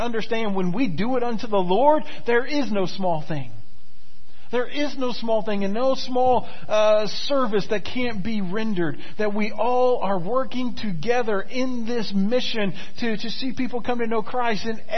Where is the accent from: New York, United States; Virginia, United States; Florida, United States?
Florida, United States; And when I was growing up in Florida, it was really hard to get Dallas Cowboys stuff in Florida.